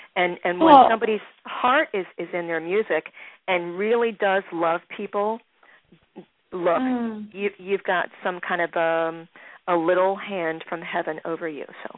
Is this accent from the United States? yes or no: yes; Philadelphia, Pennsylvania, United States; And I know about Grace Kelly because I'm from Philadelphia.